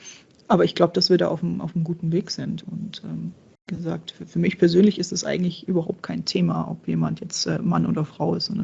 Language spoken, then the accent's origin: German; Czechia; ich komme aus Tschechien, da gibt es ein schönes Sprichwort dafür.